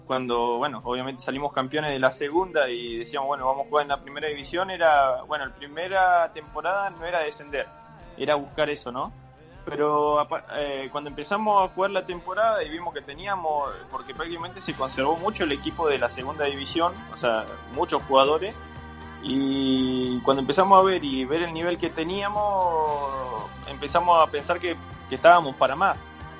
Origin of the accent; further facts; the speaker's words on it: Buenos Aires, Argentina; now in Dundee, United Kingdom; si bien yo venía de Buenos Aires, obviamente, que es una ciudad enorme